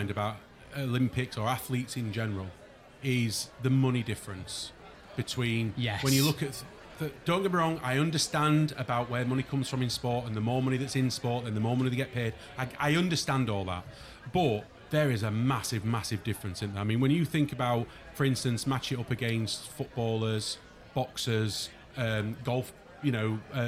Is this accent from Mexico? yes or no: no; United Kingdom; I know that sounds very biased coming from us as British